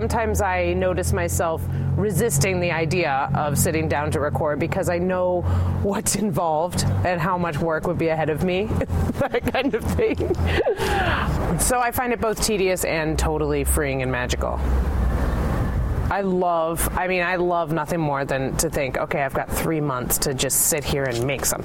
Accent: Detroit, Michigan, United States; now in New York, United States; You know, Detroit's my hometown. Right. I definitely feel a sense of that is where I come from.

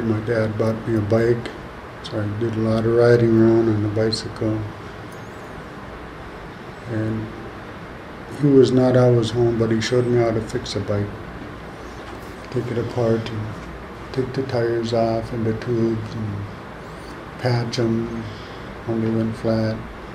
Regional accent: Pine Point, Minnesota, United States; I grew up in Pine Point when I was 18. I went to school, elementary school in Pine Point, to the first to the seventh grade, and then Little Park Rapids to the 12th grade

